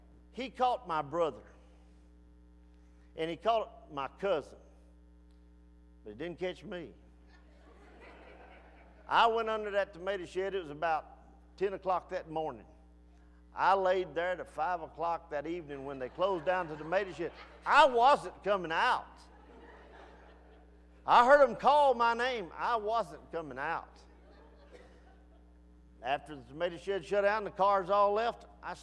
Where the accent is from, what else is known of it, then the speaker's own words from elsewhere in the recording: Reklaw, Texas, United States; When I went into Mr. Spence's house, I was telling him I'm from Recklaw.